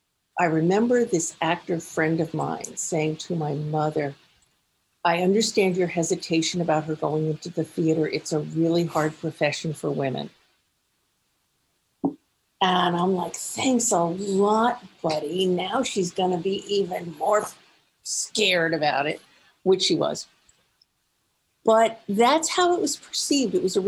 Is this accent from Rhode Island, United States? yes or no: yes; Newport, Rhode Island, United States; And when I was 16, I made a movie in my hometown of Newport, Rhode Island, and as an extra.